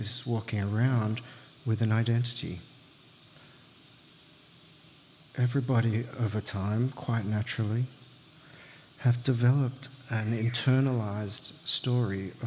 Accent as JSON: {"language": "English", "town": "Sydney", "region": "New South Wales", "country": "Australia", "tie": "born or raised there", "said": "I grew up in the Sydney eastern suburbs. Kind of private school."}